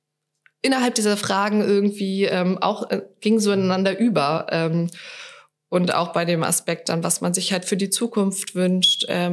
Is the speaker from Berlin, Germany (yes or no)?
yes; Berlin, Germany; Das fand ich total interessant, zum Beispiel als Berlinerin.